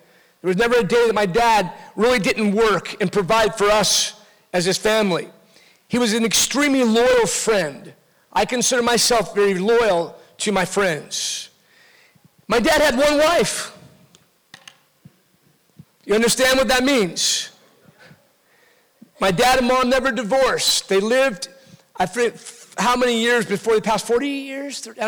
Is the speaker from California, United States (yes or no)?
yes; Costa Mesa, California, United States; growing up in Orange County, Costa Mesa, a little church called Harbor Assembly of God.